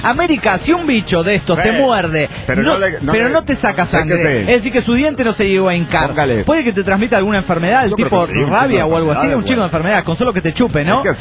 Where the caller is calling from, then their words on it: New York, United States; de New York.